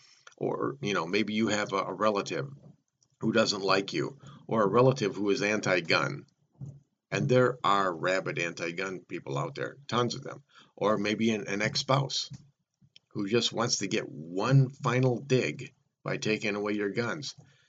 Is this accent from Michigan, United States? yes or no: yes; Michigan, United States; my home state of Michigan